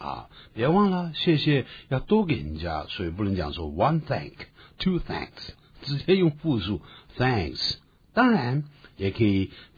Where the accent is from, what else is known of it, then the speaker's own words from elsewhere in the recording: China; 就你在这边去常听到我们中国人会讲 thank